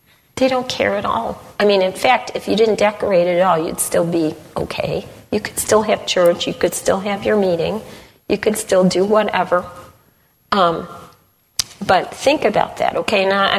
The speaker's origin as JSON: {"language": "English", "town": "Chicago", "region": "Illinois", "country": "United States", "tie": "born or raised there", "moved": "yes", "said": "We grew up in Chicago, and Chicago, everything is, I don't know if I'd call it snarky, but it's sarcasm. Lots and lots of sarcasm. And we went and God put us in a very rural area in Pennsylvania."}